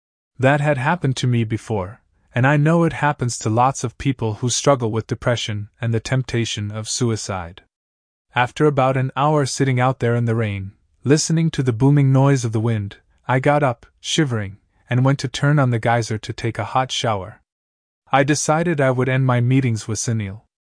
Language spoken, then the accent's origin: English; United States; because I grew up in the Rocky Mountains, and when I was a kid our house had a roof I could climb onto outside my window